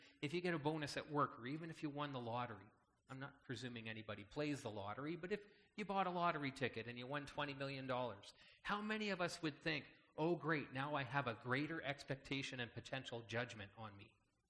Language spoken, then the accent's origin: English; Canada; everybody knew I was from Canada. I kind of stood out a little bit for some reason, right? People knew and heard that I was from North America. They knew I was Canadian.